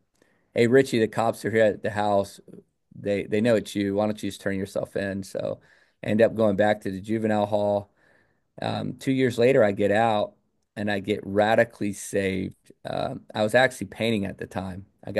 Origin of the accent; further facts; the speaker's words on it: Virginia, United States; because I grew up in Virginia where you can throw a rock and hit three churches by accident.